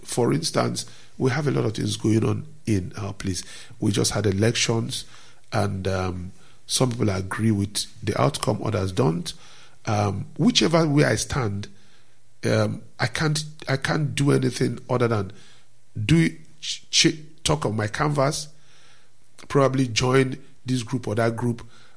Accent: Nigeria; You see, you are battled with many things as a Nigerian young boy, born in a poor family.

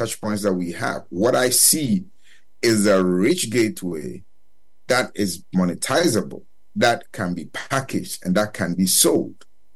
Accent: Ghana; There's no confusion that I come from Ghana.

